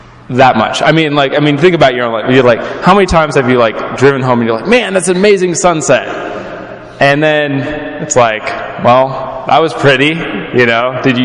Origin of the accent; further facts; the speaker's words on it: Kansas, United States; Most people know Kansas, my home state, as the state that's in the way of Colorado, right?